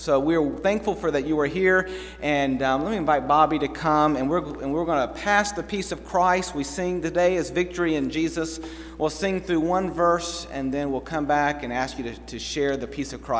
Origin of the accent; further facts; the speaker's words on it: Savannah, Georgia, United States; After growing up in Savannah, St. Patrick's Day has a whole nother view in my life nowadays.